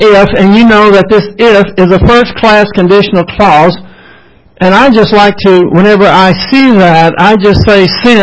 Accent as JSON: {"language": "English", "region": "the South", "country": "United States", "said": "I'm a Southerner, most of y'all are Southerners."}